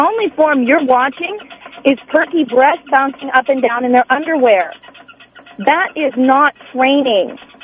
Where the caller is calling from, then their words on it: California, United States; I'm calling from California.